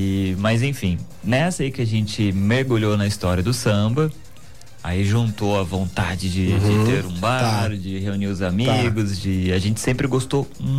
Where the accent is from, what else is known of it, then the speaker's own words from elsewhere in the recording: Guaratinguetá, São Paulo, Brazil; Eu cresci ali dentro da quadra, não tem jeito. Né? Então, eu tenho um carinho muito, muito grande pelo bairro e pela comunidade.